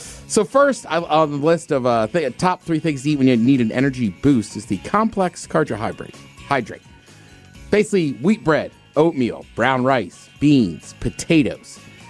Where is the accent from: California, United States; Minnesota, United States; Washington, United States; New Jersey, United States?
Washington, United States; Seattle; We're like, oh, we're from Seattle. He's like, right, but you're in Texas.